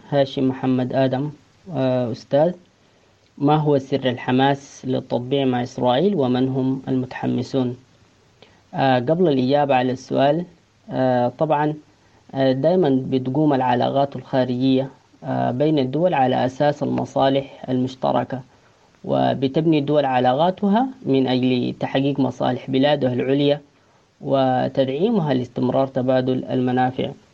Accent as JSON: {"language": "Arabic", "country": "Sudan", "said": "نحن كشعب سوداني"}